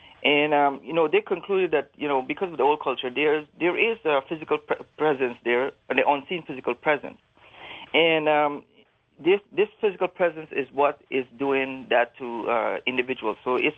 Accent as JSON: {"language": "English", "country": "Guyana", "tie": "born or raised there", "said": "My people from India, but I was born in Guyana, South America, in Amazon. So, I live with American Indians there, although I'm the Indian. And, being from that background, we took the culture back to Guyana also."}